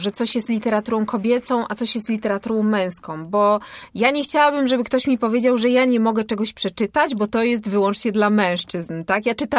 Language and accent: Polish; Nowa Sól, Lubusz Voivodeship, Poland; Pochodzę z małego miasta, urodziłam się w Nowej Soli, tam spędziłam większość życia.